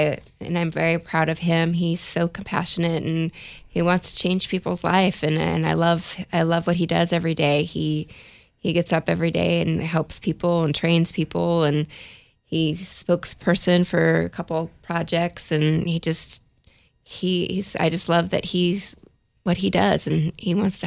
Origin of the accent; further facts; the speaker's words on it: Oregon, United States; now in San Diego, United States; No, I'm from Oregon, actually.